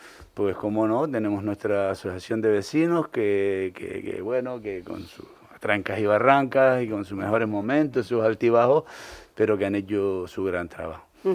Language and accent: Spanish; La Somada, Canary Islands, Spain; born there; also born or lived in La Laguna; Yo nací en La Somada, y le decíamos La Somada de Tetir, porque Tetir fue municipio.